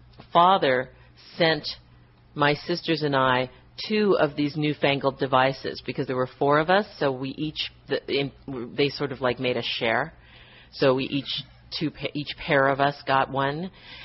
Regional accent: Buffalo, New York, United States; born there; I was born in Buffalo, New York.

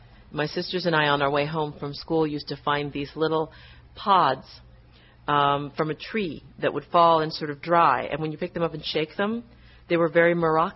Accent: Buffalo, New York, United States; born there; I was born in Buffalo, New York.

